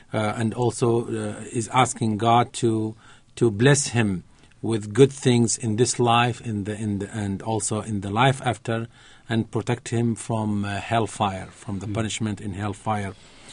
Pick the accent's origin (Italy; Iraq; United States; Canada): Iraq; Baghdad, Baghdad Governorate; English is a second language; But we were originally from a small city on the west side of Iraq. But I was born there. I was raised there. I finished my school also, my BSc in Baghdad University.